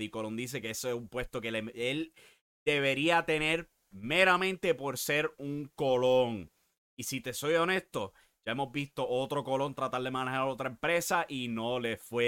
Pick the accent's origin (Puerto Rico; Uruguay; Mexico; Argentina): Puerto Rico; somos puertorriqueños al final del día.